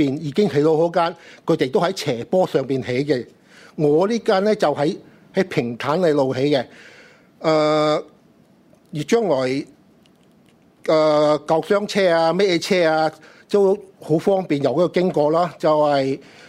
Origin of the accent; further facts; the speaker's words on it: Kei Ling Ha San Wai, New Territories, Hong Kong; 我是暨嶺下新圍土生土長的，年紀60多歲了